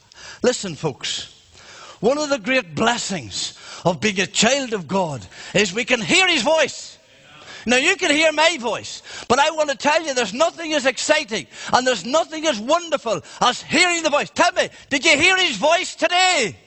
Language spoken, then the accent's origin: English; Monaghan, County Monaghan, Ireland; I was in Monaghan yesterday in my hometown